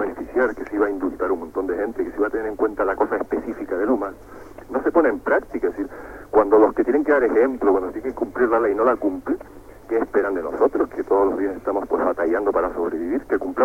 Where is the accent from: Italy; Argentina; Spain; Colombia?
Spain; Las Palmas, Canary Islands; Soy de Las Palmas